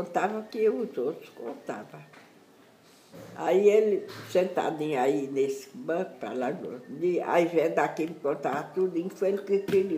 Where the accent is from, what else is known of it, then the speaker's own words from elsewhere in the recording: Campina Grande, Paraíba, Brazil; Eu sou de Campina Grande.